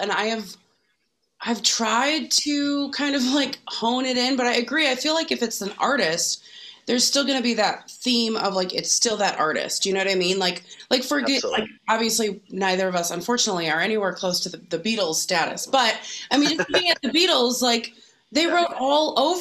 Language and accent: English; Oak Park, Illinois, United States; Yeah. I grew up in Oak Park.